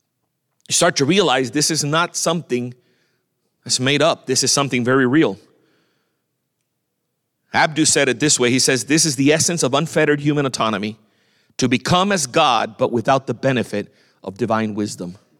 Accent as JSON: {"language": "English", "town": "Miami", "region": "Florida", "country": "United States", "said": "And I'm from the state of Florida, I'm from Miami."}